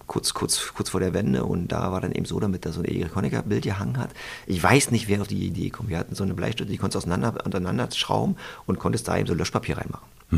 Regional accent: East Germany, Germany; Klar, wir sind in der DDR groß geworden

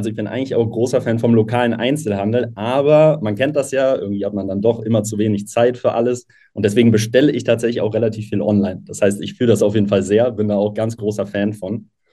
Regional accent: Cologne, North Rhine-Westphalia, Germany; ich komme ja aus Köln

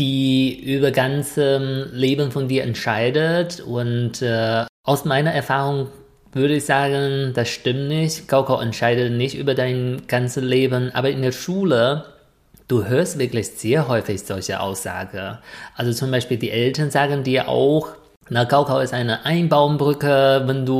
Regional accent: Shaanxi, China; German is a second language; moved away as an adult; now in Germany; weil das ist eine Stunde Fahrt von meiner Heimat.

